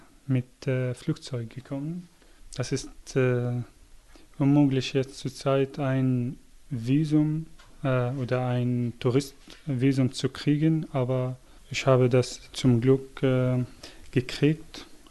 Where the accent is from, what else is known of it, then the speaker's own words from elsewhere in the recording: Syria; German is a second language; moved away as an adult; now in Hamburg, Germany; Ich komme aus Syrien und ich habe Pharmazie in Syrien studiert und jetzt zurzeit mache ich ein Praktikum in der Apotheke im Bahrenfeld Stadtteil. Und ich bin in Deutschland seit 2 Jahren.